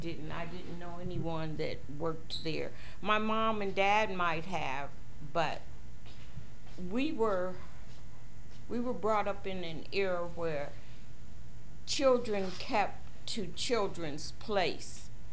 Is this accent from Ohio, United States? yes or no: yes; Dayton, Ohio, United States; Like I said, you know, I grew up in Dayton. I didn't know people didn't like people because of the color of their skin. I'd never been down south until I was an adult.